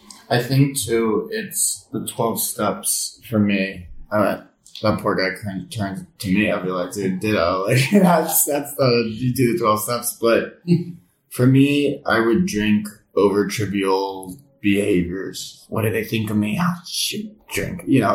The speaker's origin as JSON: {"language": "English", "country": "United States", "said": "I'm from America and I get to live in Italy for summer."}